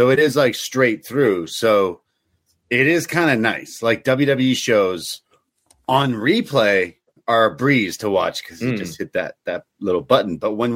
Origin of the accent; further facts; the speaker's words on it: Canada; We're Canadian. We have Netflix.